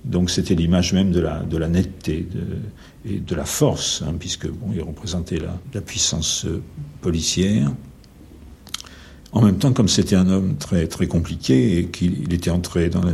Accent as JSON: {"language": "French", "town": "Paris", "region": "Île-de-France", "country": "France", "tie": "born there", "said": "alors que je suis né à Paris."}